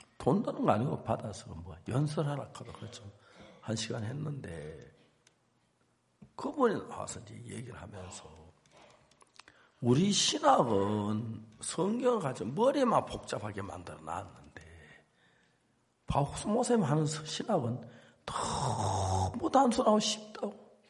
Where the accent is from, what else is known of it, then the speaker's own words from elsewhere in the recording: South Korea; now in United States; 당신 한국서 왔느냐고. 한국서 왔다.